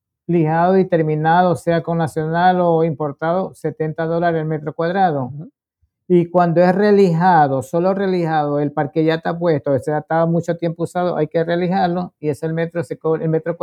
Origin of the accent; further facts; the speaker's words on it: Venezuela; also born or lived in Ecuador; Llegué aquí muy chamo